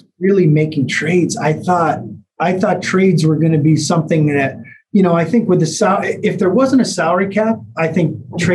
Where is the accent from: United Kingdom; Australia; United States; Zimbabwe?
United States; being an American, I sit in draft